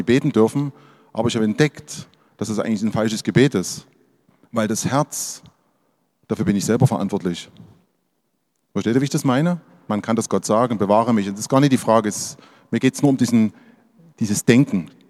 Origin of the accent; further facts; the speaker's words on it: Dresden, Saxony, Germany; da war die Friedliche Revolution in Dresden, eines der bewegendsten Momente in meinem Leben, in meiner Heimatstadt, das miterlebt zu haben.